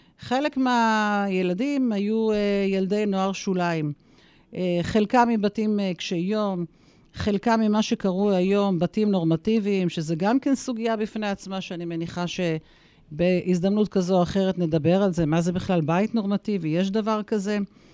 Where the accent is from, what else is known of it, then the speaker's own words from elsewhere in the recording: Kiryat Shmona, Northern District, Israel; אני בעצם נולדתי בקריית שמונה, ואני נולדתי בקריית שמונה בתקופות הקשות שלה